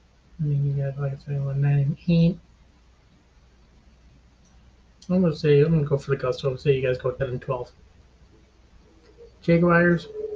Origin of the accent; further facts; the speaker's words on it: Wisconsin, United States; Okay, the Packers are my home team. I am from Wisconsin, so I am a Packer fan.